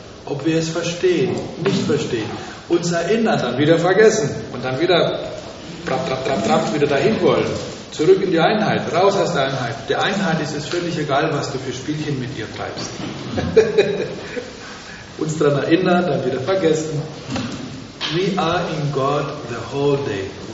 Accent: Winsbach, Bavaria, Germany; ich bin auch in Franken lange Zeit aufgewachsen, in Deutschland.

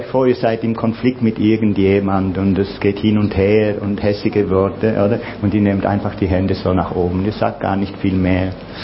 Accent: Switzerland; ich bin halt Schweizer.

